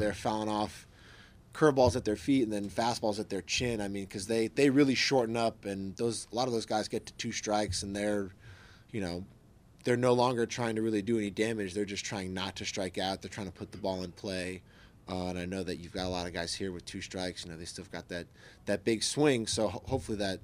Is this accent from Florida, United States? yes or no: yes; Jupiter, Florida, United States; my mom grew up here before she moved down to Jupiter, and then, you know, I grew up in Jupiter going to the spring training games